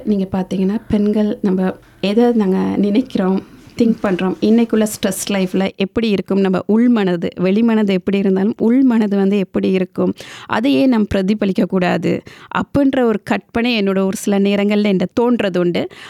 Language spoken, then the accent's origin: Tamil; Kandy, Central Province, Sri Lanka; moved away as an adult; also born or lived in India; now in Sydney, Australia; நான் பிறந்தது வளர்ந்தது எல்லாமே இலங்கை. அண்டு நான் இலங்கையில் கண்டி என்ற மாவட்டத்தில் வந்து பிறந்து வளர்ந்தேன். சிறுகாலங்கள் வந்து கலவர காலங்கள் நான் இந்தியாவுக்கும் இடம்பெயர்ந்து அங்கும் சிறுகாலங்கள் படித்து வளர்ந்து வந்து மீண்டும் இலங்கையில் வந்து